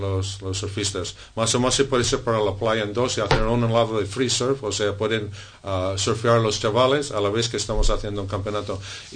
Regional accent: Cocoa Beach, Florida, United States; que es de Florida, de donde soy yo, de Cocoa Beach.

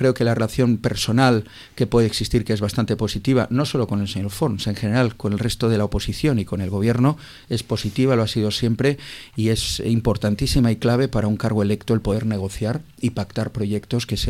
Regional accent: Catalonia, Spain; nos une a España, nos une como catalanes a Cataluña, en tradición, en cultura y sobre todo en arraigo

